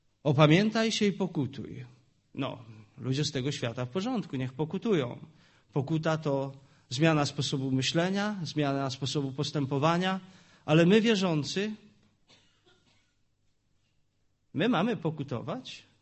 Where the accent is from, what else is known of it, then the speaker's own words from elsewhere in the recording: Silesian Voivodeship, Poland; Oczywiście to było gwarą, bo my ze Śląska Cieszyńskiego tam przyjechaliśmy, więc to było tak trochę gwarą